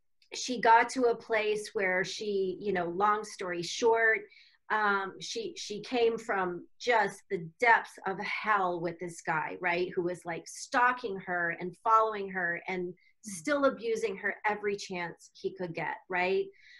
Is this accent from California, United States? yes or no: no; Arizona, United States; So I came back to my home state of Arizona, just outside of Phoenix.